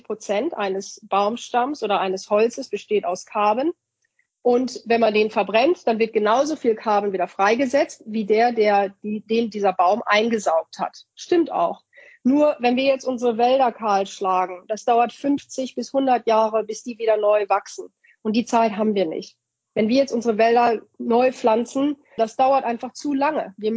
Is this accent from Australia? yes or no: yes; New South Wales, Australia; Was zum Beispiel bei uns in Australien jetzt gemacht wird oder in New South Wales.